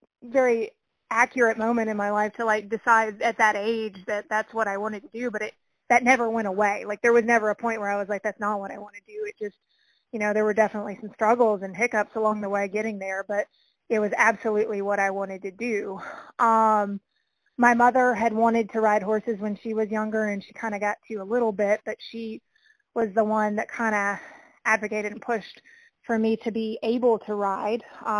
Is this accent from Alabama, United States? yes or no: yes; Birmingham, Alabama, United States; I grew up in Alabama and quite honestly in the city, like Birmingham, Alabama, no green grass around, like it just a little suburb of that area.